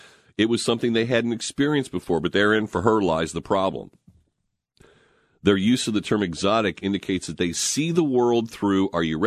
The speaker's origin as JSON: {"language": "English", "region": "Delhi", "country": "India", "tie": "born or raised there", "said": "No, growing up in Delhi in the 1970s, it really wasn't, it was rather quite unique to enjoy some of the world cuisine that my mom would cook up in the kitchen."}